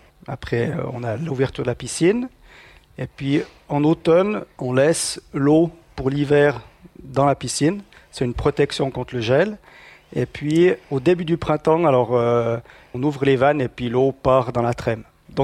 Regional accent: Broc, Fribourg, Switzerland; Alors moi, quand j'étais petit, j'habitais à Breux.

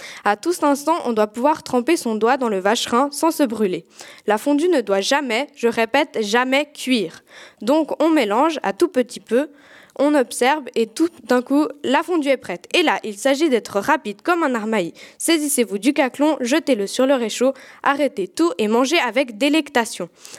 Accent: Fribourg, Switzerland; Et en tant que bonne fribourgeoise, je dirais même plus, en tant que bonne gruyérienne

